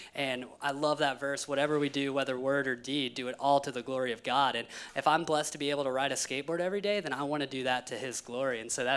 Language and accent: English; Tennessee, United States; So basically when I started skateboarding, as I said, I grew up in Tennessee, and the place I was most discouraged about skateboarding was actually the church.